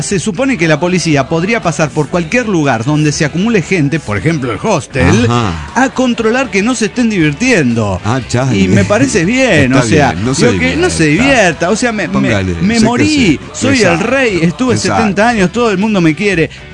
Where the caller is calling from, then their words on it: Puebla, Mexico; de Puebla.